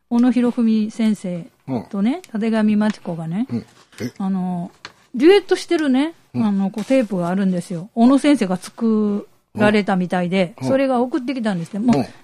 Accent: Fukuoka, Japan; でも私、あの九州の福岡ですから、なまってるかもわかりません。

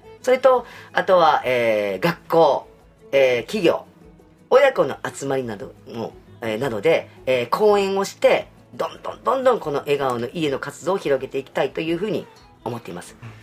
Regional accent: Kyoto, Japan; 私が京都出身なので、うん、京都から発信していきまして、まあ、右京区出身なので

